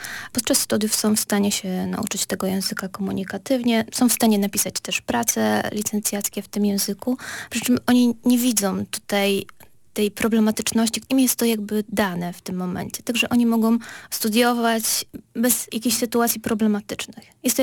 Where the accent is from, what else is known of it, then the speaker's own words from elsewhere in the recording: Pomeranian Voivodeship, Poland; Ja nie pochodzę z rodziny inteligenckiej, pochodzę z Kaszub.